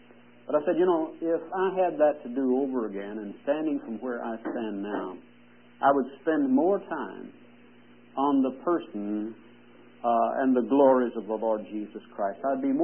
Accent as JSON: {"language": "English", "town": "Lexington", "region": "Kentucky", "country": "United States", "tie": "born or raised there", "said": "my wife and I are the only natives here, I think. Only native Kentuckians. I was born in Lexington 20 years ago, I think."}